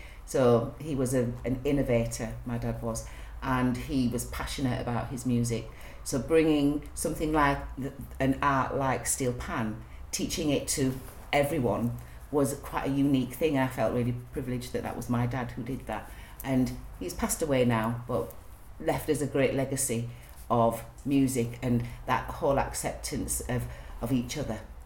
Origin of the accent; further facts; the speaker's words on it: Leeds, Yorkshire and the Humber, United Kingdom; born there; I was born in Leeds, and I'm a singer, songwriter, and performer.